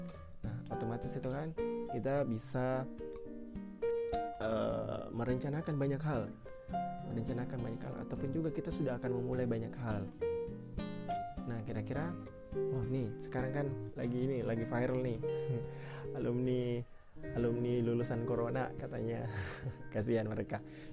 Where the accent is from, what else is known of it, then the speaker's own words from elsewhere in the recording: South Sulawesi, Indonesia; Untuk daerah saya, daerah Sulawesi Selatan